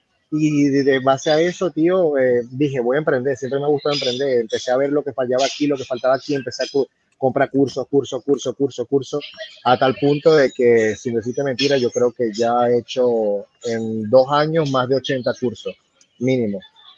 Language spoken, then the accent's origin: Spanish; Venezuela; moved away; vengo de Venezuela, un país muy complicado, un país que estuvo muy, muy bien económicamente, una época muy buena, se vivía muy bien.